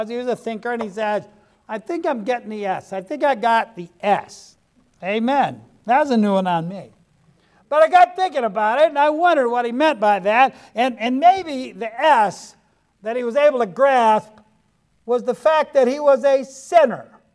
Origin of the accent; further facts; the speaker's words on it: Ohio, United States; I'm from Ohio, and Interstate 75 goes between Toledo and down in Dayton, southern Ohio, where I live.